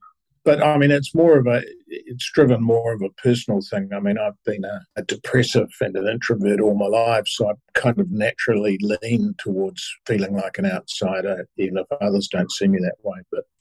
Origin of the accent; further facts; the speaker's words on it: Upper Hutt, Wellington, New Zealand; I was brought up in Upper Hutt.